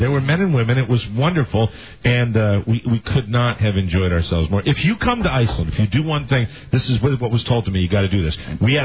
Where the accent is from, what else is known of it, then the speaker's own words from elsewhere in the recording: Washington, District of Columbia, United States; when they got to me, they said … I'm from Washington, D.C.